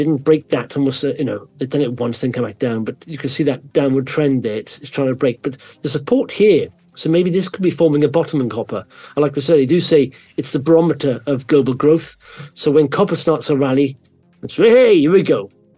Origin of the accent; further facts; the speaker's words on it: Wales, United Kingdom; I'm from Wales.